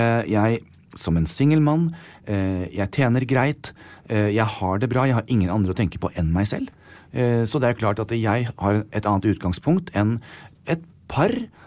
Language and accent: Norwegian; United States; now in Norway; Jeg kommer fra USA